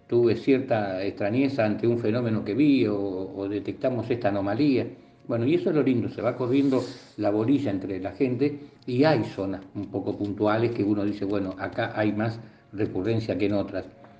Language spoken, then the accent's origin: Spanish; La Plata, Buenos Aires Province, Argentina; como soy de La Plata tengo todo a mano